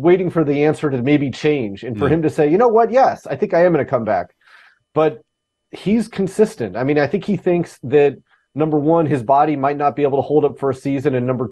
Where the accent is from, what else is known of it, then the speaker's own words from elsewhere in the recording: Alaska, United States; I grew up in Alaska. I'm the worst fisherman ever